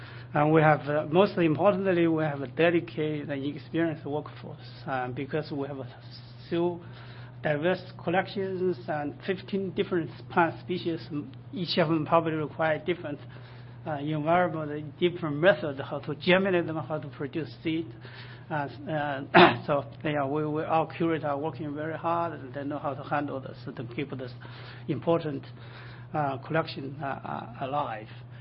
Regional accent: Pullman, Washington, United States; I'm from Pullman, Washington.

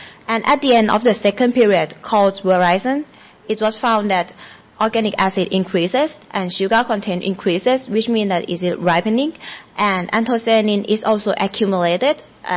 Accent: Thailand; English is a second language; now in Chiba, Japan; from Chiba University, but I'm an international student from Thailand.

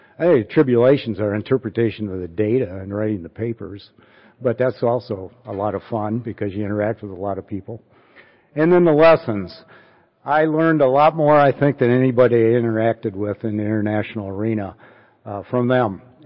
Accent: Niles, Michigan, United States; So I was raised in Michigan, a little town in southwestern Michigan, Niles, Michigan, 7 miles north of Indiana.

